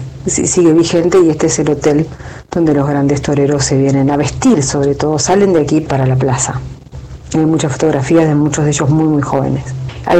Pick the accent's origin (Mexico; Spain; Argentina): Argentina; como argentina y sudamericana